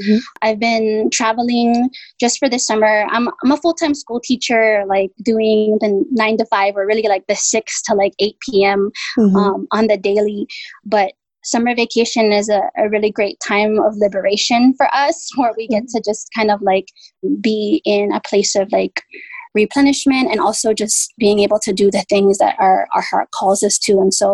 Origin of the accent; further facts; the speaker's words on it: Honolulu, Hawaii, United States; and I was born and raised in the Kingdom of Hawaii in Honolulu, mm-hmm. in the Kalihi Valley.